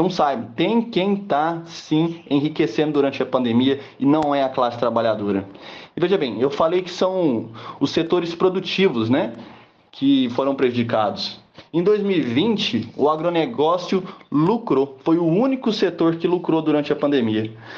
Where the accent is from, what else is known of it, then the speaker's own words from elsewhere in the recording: Uberaba, Minas Gerais, Brazil; born there; atualmente sou servidor na Secretaria de Desenvolvimento Social aqui de Uberaba, cidade onde eu nasci.